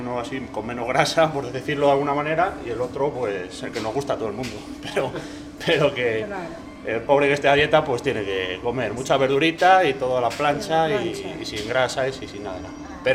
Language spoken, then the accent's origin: Spanish; Móstoles, Community of Madrid, Spain; Soy de Móstoles. De las empanadillas.